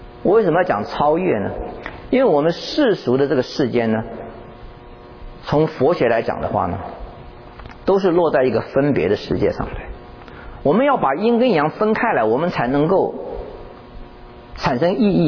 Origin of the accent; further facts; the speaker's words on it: China; 在我们中国人这一套这种